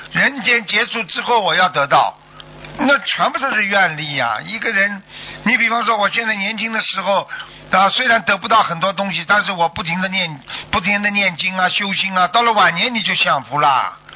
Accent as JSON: {"language": "Chinese", "country": "China", "said": "所以你看我们中国人还喜欢藏一点，你到时候没钱了怎么办啊？"}